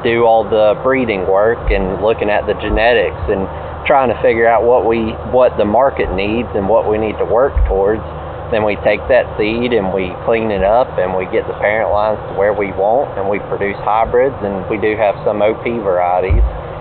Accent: Alabama, United States; I'm originally from Alabama, so I love coming back and I love getting to see the growers here.

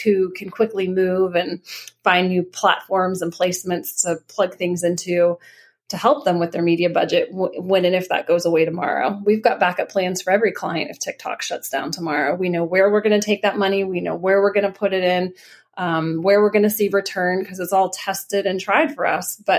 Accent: Florida, United States; Like, I come from Florida where we have hurricanes.

